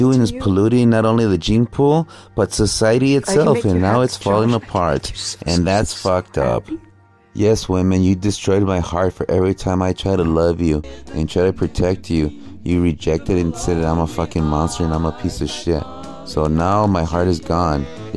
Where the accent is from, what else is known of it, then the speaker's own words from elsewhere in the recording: United States; born there; My family come from Mexico, but I was born here in the United States.